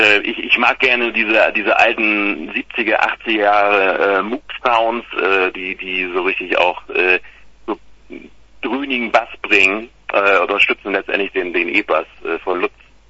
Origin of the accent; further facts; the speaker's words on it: Hademarschen, Schleswig-Holstein, Germany; ich bin eigentlich Rendsburg Eckernförder, also daher, ich komme aus Hademarschen ursprünglich